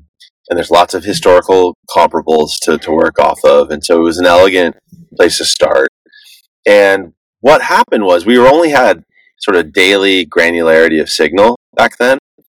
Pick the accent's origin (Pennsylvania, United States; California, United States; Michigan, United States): California, United States; Los Angeles; now in New York, United States; I was originally from LA. And okay. I was at that point in New York.